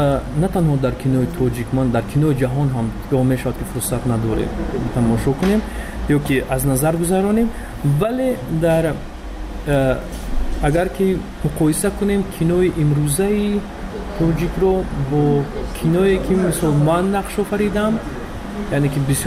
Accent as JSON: {"language": "Persian", "country": "Tajikistan", "moved": "yes", "said": "چون که در بیرون از مرز تاجیکستان موسیقی ما رو نزدیکتر میکند به وطنمون."}